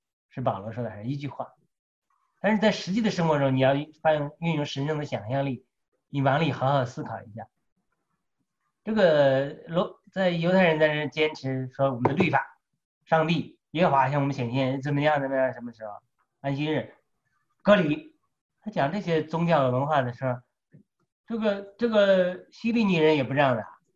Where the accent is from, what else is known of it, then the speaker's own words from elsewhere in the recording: China; 我都凭着我中国人、中国大陆人这个文化